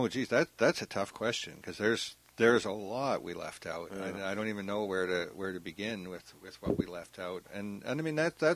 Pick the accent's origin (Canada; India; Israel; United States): United States; I can talk to people, and you know, they don't realize I'm American.